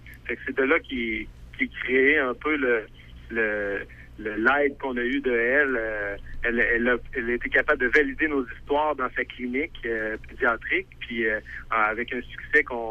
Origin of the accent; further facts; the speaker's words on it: Quebec City, Quebec, Canada; Nous, on vient de Québec.